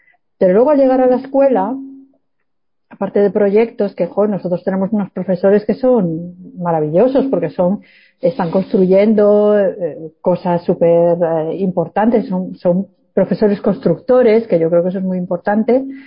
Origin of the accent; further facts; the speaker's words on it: Galicia, Spain; Es muy de anticiparse, yo no, yo soy gallega.